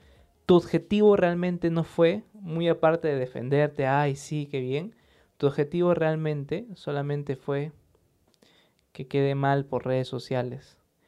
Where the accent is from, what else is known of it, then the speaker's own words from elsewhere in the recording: Peru; Quiero hacerlo porque soy peruano y me interesa este tema.